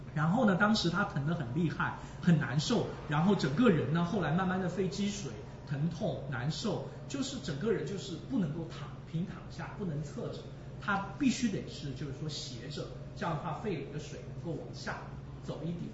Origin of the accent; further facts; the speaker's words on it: Ma'anshan, Anhui, China; 我们那里的因为是钢铁城市，我的家乡是安徽马鞍山，马鞍山就是大家可能学中学地理的时候都会学到的一个钢铁城市，所以我们家乡是产铁，现在不产铁了，铁矿差不多完了。